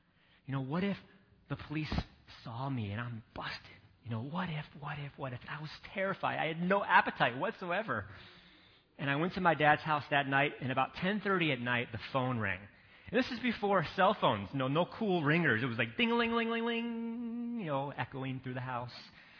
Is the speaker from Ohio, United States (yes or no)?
no; Virginia, United States; And at one point, that area that I grew up in Virginia was all rural, all farm, but had been swallowed up by suburban sprawl.